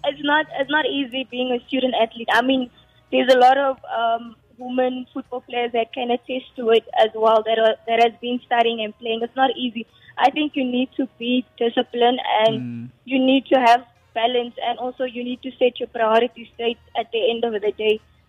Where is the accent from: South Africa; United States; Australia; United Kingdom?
South Africa; Cape Town, Western Cape; So I'm from Cape Town originally. Mm-hmm. That's home for me.